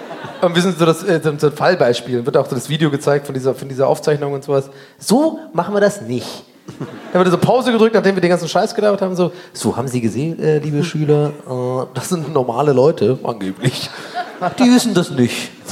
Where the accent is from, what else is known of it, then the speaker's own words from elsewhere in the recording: Cologne, North Rhine-Westphalia, Germany; ich bin ein Kölner durch und durch